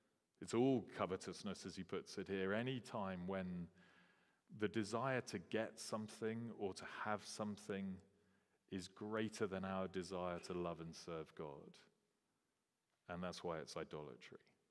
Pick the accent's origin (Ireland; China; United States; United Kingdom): United Kingdom; England; So people would label me as white and as English and as reasonably educated and as a middle class, whatever.